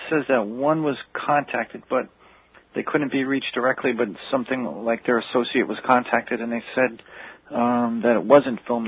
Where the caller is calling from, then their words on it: West Babylon, New York, United States; Okay. Calling from West Babylon.